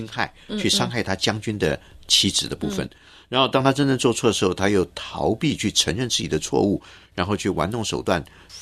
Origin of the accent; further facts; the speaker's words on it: China; 但事实上我们中国人说天知地知，你知我知，让神在看。